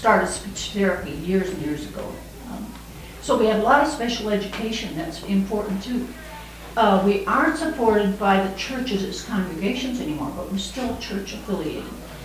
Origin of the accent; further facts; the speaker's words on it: Rock Island, Illinois, United States; I'm from Rock Island, Illinois, and I'm connected with Augustana College